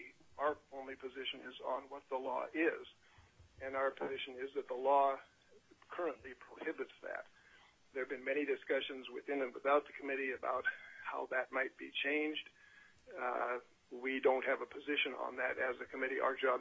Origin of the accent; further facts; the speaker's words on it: Fairbanks, Alaska, United States; from Fairbanks.